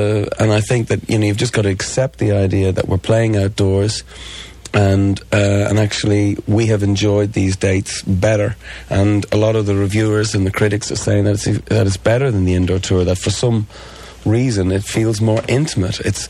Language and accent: English; Ireland; we come from Ireland, and we're not really, you know, up on the ins and outs of America's internal politics.